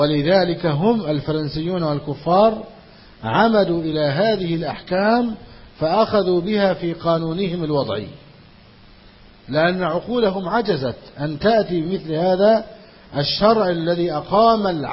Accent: Egypt; لكن عندنا في مصر الشارع أمام البيت

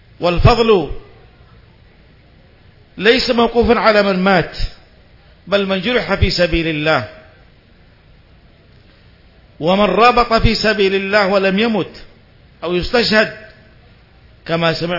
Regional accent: Saudi Arabia; وأن يحمي بلادنا المملكة العربية السعودية

